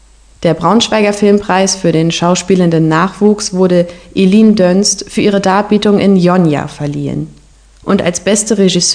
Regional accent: Belgium; German is a second language; now in France; Ich bin eine Nachbarin von Deutschland. Ich wohne in Frankreich, aber ich bin Belgierin.

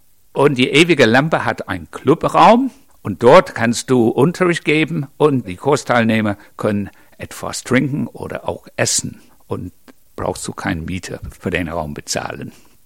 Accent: Bridgwater, South West England, United Kingdom; German is a second language; moved away as an adult; now in Germany; Es fängt an mit meinen Kindheit, wo ich geboren bin, in Bridgewater, kennt kein Mensch, ist in der Nähe vom

